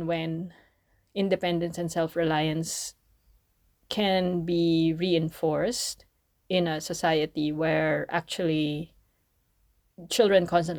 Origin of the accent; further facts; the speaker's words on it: Philippines; this was probably true even when I was younger growing up in the Philippines